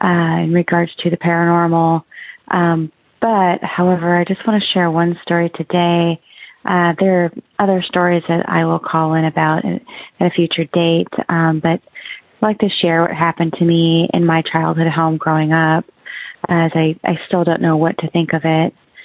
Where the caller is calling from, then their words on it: Oregon, United States; I'm calling from Oregon.